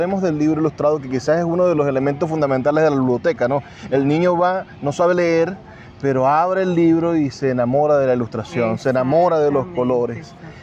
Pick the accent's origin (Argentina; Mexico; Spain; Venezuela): Venezuela; Nosotros somos orgullosamente venezolanos